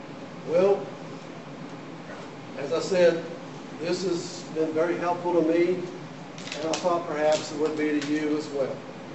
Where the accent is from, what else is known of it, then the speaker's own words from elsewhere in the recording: Sweetwater, United States; A while back, I I went to my hometown, a small town, Sweetwater, most of you know where that is.